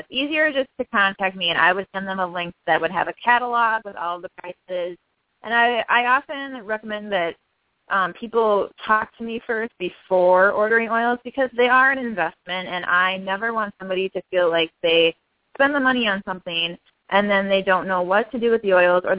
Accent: New Ulm, Minnesota, United States; I just moved back this past year to my hometown where I grew up in New Ulm.

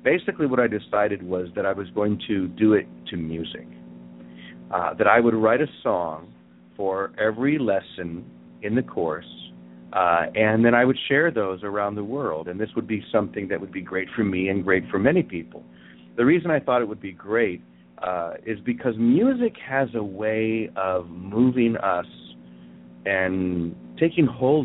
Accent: Chicago, Illinois, United States; in a place like Chicago, which is my hometown, by the way

